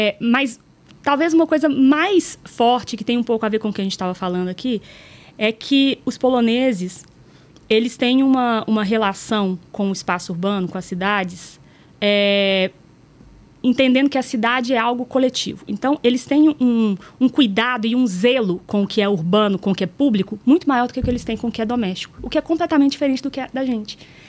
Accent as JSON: {"language": "Portuguese", "town": "Itaúna", "region": "Minas Gerais", "country": "Brazil", "lives_now": "Belo Horizonte, Brazil", "said": "Eu venho de Itaúna, que é uma cidade próxima daqui, né? Me mudei para Belo Horizonte para poder estagiar no final ali do meu curso"}